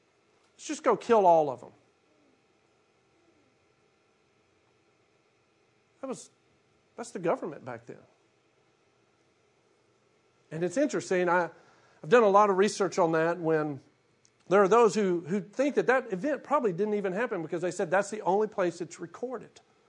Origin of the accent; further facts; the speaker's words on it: Shreveport, Louisiana, United States; Growing up in Shreveport, Barksdale Air Force Base right there, always remember hearing sonic booms.